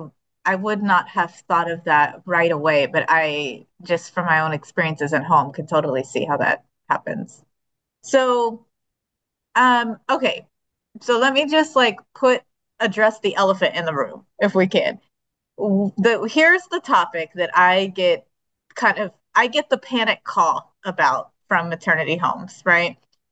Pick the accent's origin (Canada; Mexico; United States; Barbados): United States; Houston, Texas; Well, so for the audience, I'm from Houston. And as much as I attest this, we do annually have a huge event where we all wear our boots.